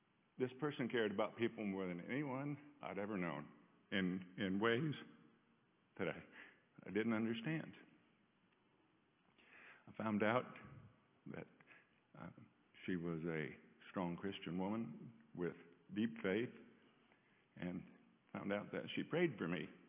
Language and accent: English; Albuquerque, New Mexico, United States; I'm from Albuquerque, New Mexico.